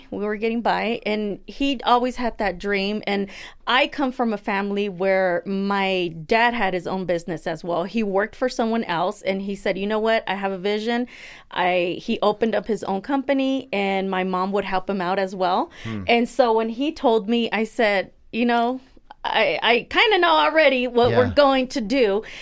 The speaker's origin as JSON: {"language": "English", "region": "Jalisco", "country": "Mexico", "second_language": "English", "moved": "yes", "lives_now": "United States", "said": "Jalisco, Mexico."}